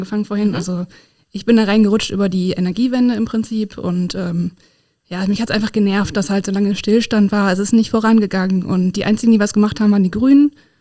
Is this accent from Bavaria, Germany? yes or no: no; Essen, North Rhine-Westphalia, Germany; ich komme ursprünglich aus Essen. Habe in Dortmund studiert